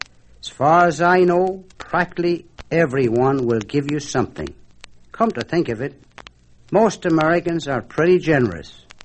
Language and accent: English; Ireland; moved away as an adult; I was born and raised in Ireland and lived there until I was 19 years old. I came to this country in 1913, where I held several jobs to earn a few dollars before enlisting in World War Number 1.